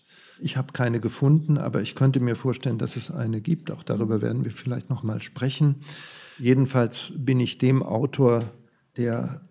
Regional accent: Lübeck, Schleswig-Holstein, Germany; Lübeck, meine Heimatstadt, spielt eine Rolle

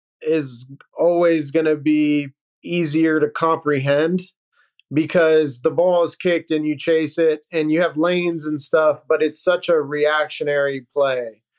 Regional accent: United States; I obviously played rugby my whole life, but I grew up around football as an American, so I understood kind of a little bit.

